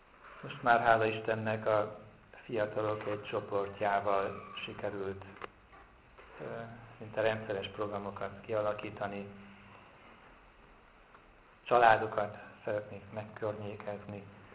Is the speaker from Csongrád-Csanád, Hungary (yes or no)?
no; Gödöllő, Pest, Hungary; born there; 1958-ban születtem Gödöllőn, katolikus család első gyermekeként